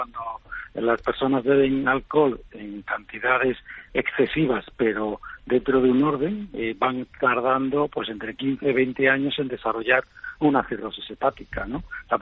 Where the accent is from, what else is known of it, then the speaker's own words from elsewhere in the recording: Seville, Andalusia, Spain; Yo soy de Sevilla y hubo una época en que se puso de moda en el centro de la ciudad